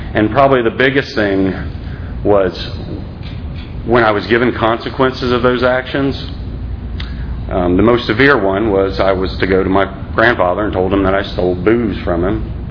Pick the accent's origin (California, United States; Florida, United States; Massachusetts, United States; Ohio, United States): Florida, United States; Winter Haven; So I was raised in Winter Haven. If you guys don't know, it's about an hour east of here, in the middle of nowhere.